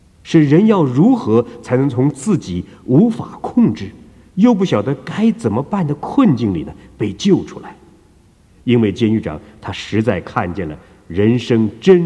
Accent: China; 这也是我们中国人所说的夫唱妇随，琴瑟和鸣，履结同心，一世一家。

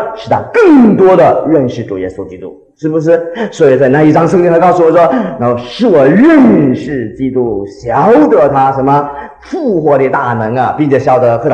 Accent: China; 因为他这个我们中国人稍微矮一点，是不是？

